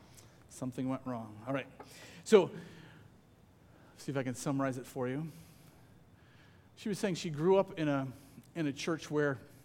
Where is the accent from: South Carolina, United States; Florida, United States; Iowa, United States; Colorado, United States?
Iowa, United States; And the reason is because I'm from Iowa, and I cultivate patience by complaining about the weather, right?